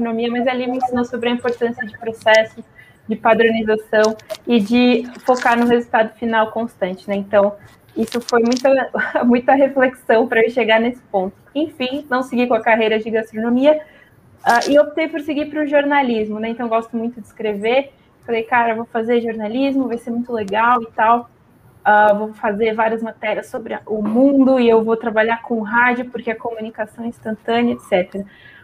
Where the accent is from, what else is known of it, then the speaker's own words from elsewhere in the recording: Santos, São Paulo, Brazil; now in São Paulo, Brazil; Eu sou de Santos, mas atualmente moro em São Paulo.